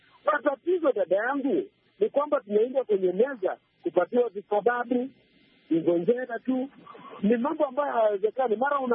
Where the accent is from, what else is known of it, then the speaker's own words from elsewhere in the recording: Kenya; Sisi ni Wakenya